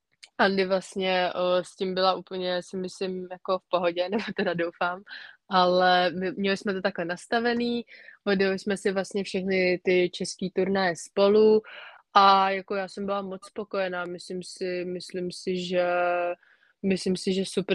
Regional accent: Prague, Czechia; No, vlastně já jsem z Prahy, takže já jsem byla celou sezónu bíčovou taky v Praze.

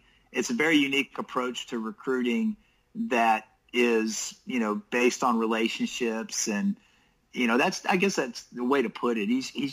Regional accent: Maryland, United States; I grew up on the East Coast. I grew up in Maryland.

